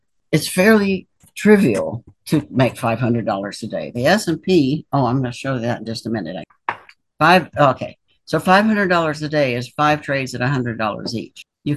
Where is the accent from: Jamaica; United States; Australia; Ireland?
United States; Appalachia; I grew up dirt poor in Appalachia, that's enough.